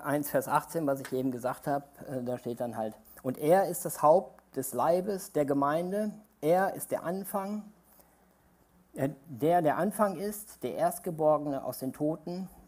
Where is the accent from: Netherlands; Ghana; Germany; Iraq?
Netherlands; German is a second language; Viele wissen es nicht, aber ich bin Holländer. Ich weiß, dass ich relativ gut Deutsch spreche. Ich bin katholisch aufgewachsen und ich musste früher immer in de Kerk, jedes Wochenende.